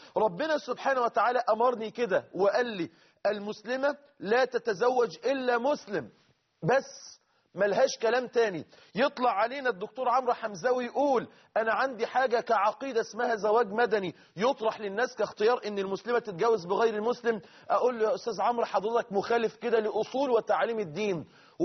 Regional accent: Egypt; عندنا في مصر

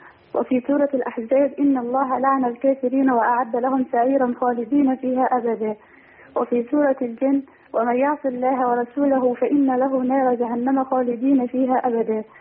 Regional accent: Sharqia Governorate, Egypt; من الشرقية.

